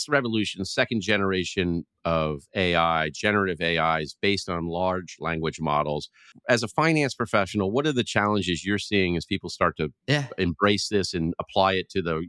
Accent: the South, United States; I'm gracious and kind in general. I grew up in the South

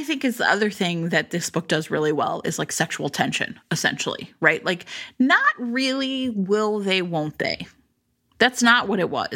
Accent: United States; We were raised in America.

